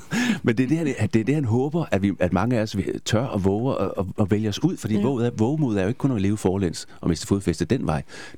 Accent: Jutland, Denmark; Der hvor jeg kommer fra i Jylland, der er det mere reglen end undtagelsen

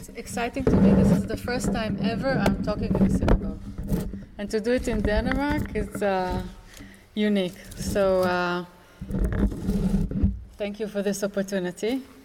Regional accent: Israel; And I said I was from Israel. The moment I said that I was from Israel, they looked at each other, got up, and left.

